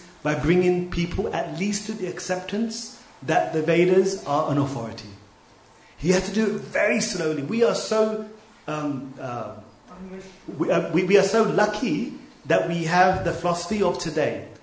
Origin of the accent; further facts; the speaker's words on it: United Kingdom; You know, I'm from Britain, we do unconventional things, so no big deal.